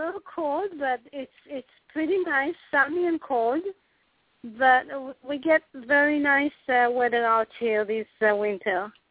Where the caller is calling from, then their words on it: California, United States; Yeah, I'm calling from California.